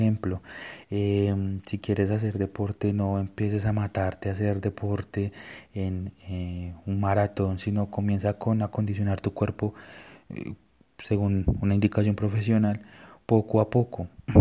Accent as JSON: {"language": "Spanish", "country": "Colombia", "said": "En mi país, en Colombia, tienes que más o menos invertirle 5 años."}